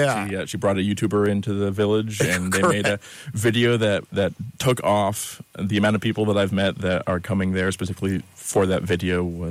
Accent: Gilbertsville, New York, United States; also born or lived in New Hampshire; I'm from Gilbertsville, born and raised.

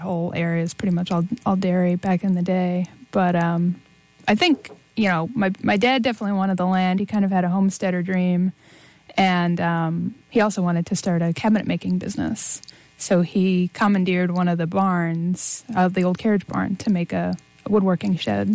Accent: Delhi, New York, United States; also born or lived in Mount Kisco / Brewster; Yeah, well, I was born in Mount Kisco, New York. My parents were both born in New York City and escaped the city as soon as they were able to. Bought a house in Brewster, New York.

